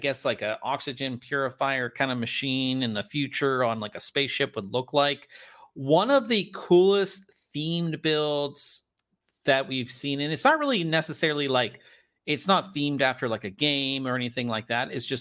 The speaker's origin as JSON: {"language": "English", "town": "Pittsburgh", "region": "Pennsylvania", "country": "United States", "said": "I'm from Pittsburgh, so black and gold can never go wrong either."}